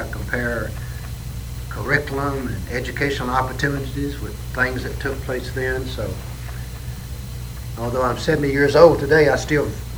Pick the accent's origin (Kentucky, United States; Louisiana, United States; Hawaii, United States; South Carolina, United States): Kentucky, United States; Bowling Green; I'm a native of Bowling Green, Kentucky, Warren County. I grew up here in Bowling Green in Warren County.